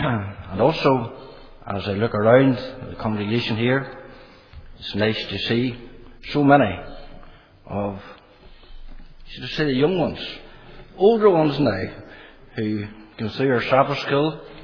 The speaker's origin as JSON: {"language": "English", "town": "Dungiven", "region": "Northern Ireland", "country": "United Kingdom", "tie": "born or raised there", "said": "It was in the Presbyterian Church where I was brought up in Dungiven."}